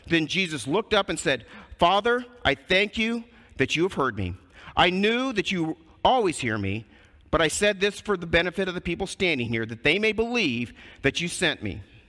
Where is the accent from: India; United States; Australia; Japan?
United States; Danville, Illinois; I went back to my hometown of Danville, Illinois. Danville is in a bowl.